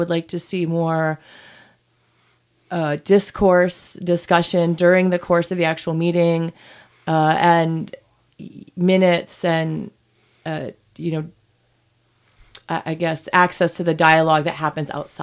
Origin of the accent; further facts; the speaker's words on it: Michigan, United States; also born or lived in Upper Peninsula; I grew up in Agani. I'm a Uper by birth. And then I stayed close to home for my undergraduate training.